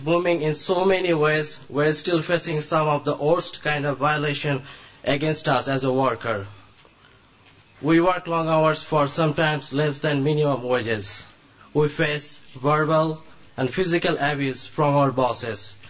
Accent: Bangladesh; now in Queens, United States; I'm from Bangladesh and I live in Queens.

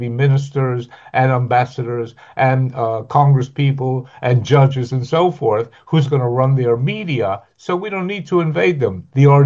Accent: New York City, New York, United States; That's why I was brought up in New York City. I'm 75 years old, and I remember there was a little joke going around in my New York City high school

